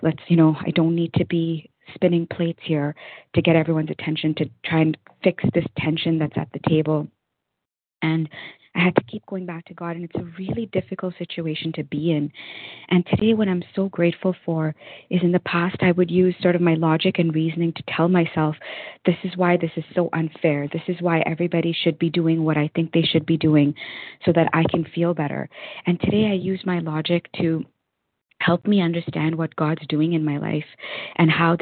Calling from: Toronto, Ontario, Canada; recovered compulsive overeater from Toronto, Canada.

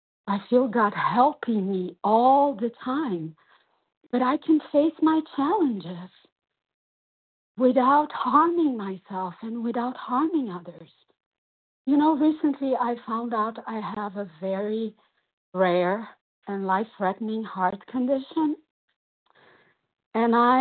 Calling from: Brazil; and I'm calling from Brazil.

